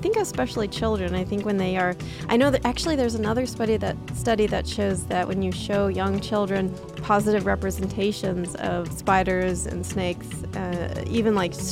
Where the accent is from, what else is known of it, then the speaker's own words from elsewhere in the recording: San Diego, California, United States; where I grew up in San Diego, there were Black Widows everywhere.